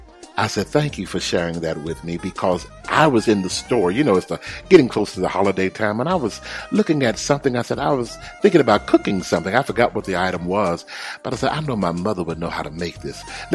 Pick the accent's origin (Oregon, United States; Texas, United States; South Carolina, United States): Texas, United States; because I grew up in Texas, where it's hot as the devil.